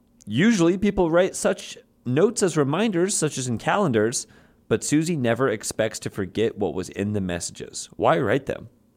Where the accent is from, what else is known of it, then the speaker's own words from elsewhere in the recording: Chicago, Illinois, United States; I'm from Chicago. I care about one thing and one thing only, Navy Pier, where I go to eat my deep dish pizza, bubblegum shrimp.